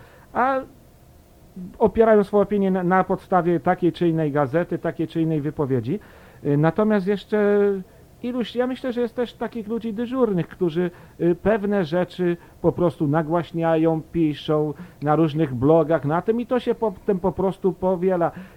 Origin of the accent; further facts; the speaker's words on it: southern Poland, Poland; gdzie się urodziłem, w południowej Polsce, w niewielkiej miejscowości. Tam się wychowałem, potem poszedłem do redemptorystów.